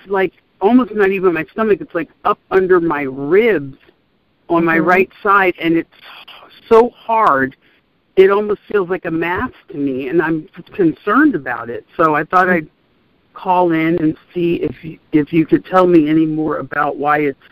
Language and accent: English; Los Angeles, California, United States; I'm actually from L.A., but I'm in San Francisco right now. So I'm calling you from San Francisco.